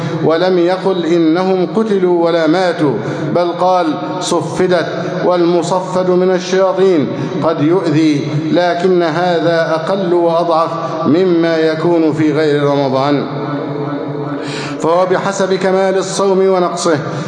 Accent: Egypt

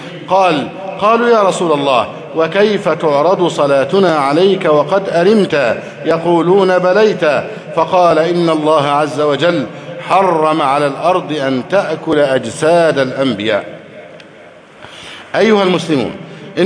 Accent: Egypt

